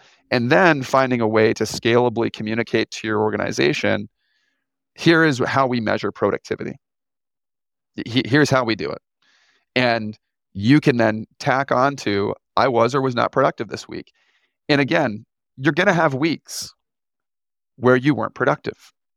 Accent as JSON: {"language": "English", "country": "Canada", "tie": "born or raised there", "said": "So I grew up in Canada."}